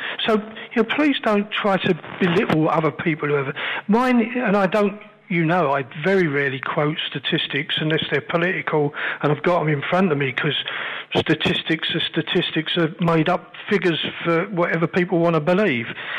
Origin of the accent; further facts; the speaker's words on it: London, United Kingdom; I come from the East End of London.